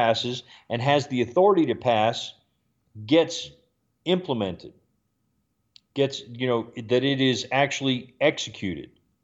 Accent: South Carolina, United States; You know, you're from Missouri, I'm from South Carolina, you know, wherever

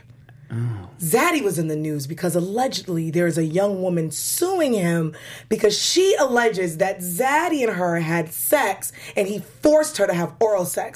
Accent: New York, United States; I'm from New York, so you know how I feel about New Jersey.

